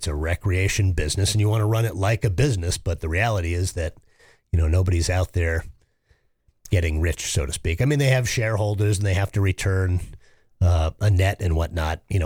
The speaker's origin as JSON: {"language": "English", "region": "New England", "country": "United States", "said": "I mean, I'm from New England, where you've got 168 ski areas just in New England, New York, New Jersey."}